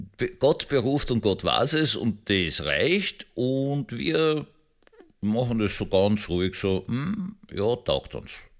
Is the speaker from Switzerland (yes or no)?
no; Vienna, Austria; Also ich bin in dem Tiergarten praktisch schon aufgewachsen, gleich im Schönbrunn gelebt. Also in Schönbrunn bin ich aufgewachsen